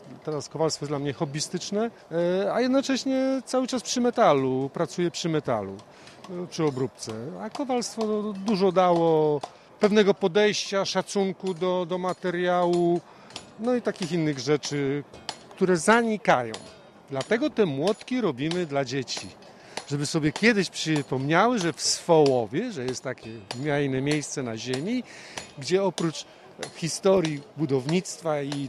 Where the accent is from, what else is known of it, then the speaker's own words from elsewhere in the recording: Strzegom, Lower Silesian Voivodeship, Poland; jestem z Dolnego Śląska, ze Strzegomia, z granitowego serca Polski.